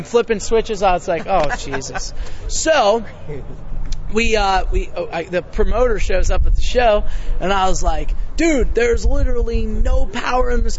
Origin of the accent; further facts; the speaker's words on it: Virginia, United States; I grew up going up there, so I'm from Virginia, but we always go up in the summer.